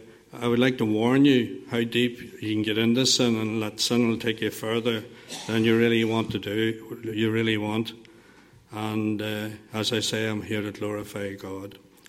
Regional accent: Aughnacloy, Northern Ireland, United Kingdom; born there; I was born just outside Auchnacloy, which is a wee border town near Dungannon. I was born the 9th of January, 1900, and just can't remember the year now.

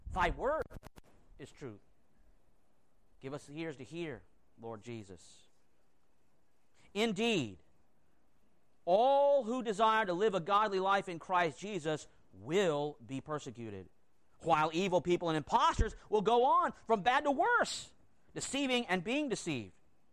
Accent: Florida, United States; The point is that we grew up in Florida. I've been here since 1971

